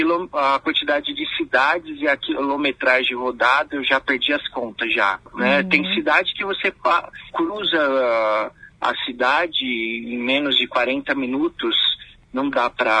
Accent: São Paulo, Brazil; Nasci e fui criado e vivi em São Paulo.

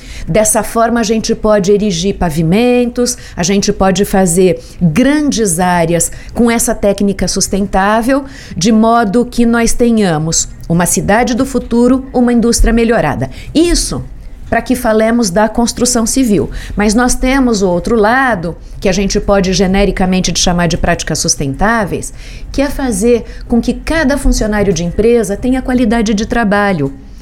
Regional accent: South Region, Brazil; como brasileiros que somos e como sulistas que somos desse país

